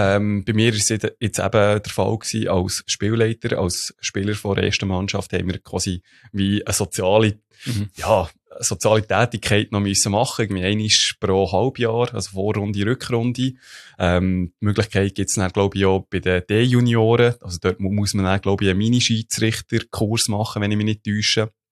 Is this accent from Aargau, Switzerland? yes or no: no; Ittigen, Bern, Switzerland; born or raised there